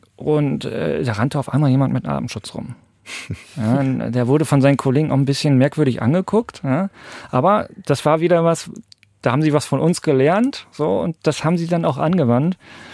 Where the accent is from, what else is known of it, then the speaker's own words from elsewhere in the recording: Brandenburg, Germany; Ich komme ja aus Brandenburg. Brandenburg ist ja quasi das, man könnte so sagen, das Waldbrandland.